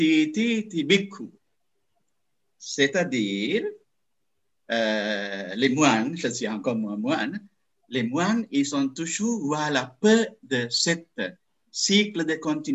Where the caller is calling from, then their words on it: Geneva, Switzerland; je suis Bante de Genève